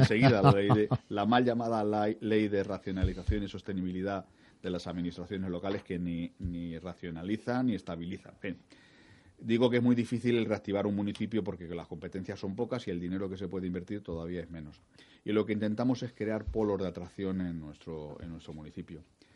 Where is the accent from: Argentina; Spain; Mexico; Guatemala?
Spain; Alcalá de Henares, Community of Madrid; now in Arganda del Rey, Spain; la suerte es que yo también soy originario de Alcalá. Yo, bueno, aunque ya llevo, me considero argandeño por los cuatro costados, soy originario de Alcalá. Así que puedo decir con certeza que Cervantes nació en mi pueblo.